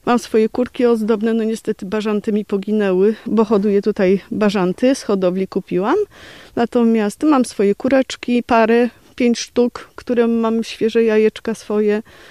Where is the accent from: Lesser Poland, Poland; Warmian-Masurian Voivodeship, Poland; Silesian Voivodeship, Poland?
Silesian Voivodeship, Poland; Pszczyna; bo ja pochodzę ze Śląska, w ogóle jestem pszczynianką, urodziłam się w Pszczynie.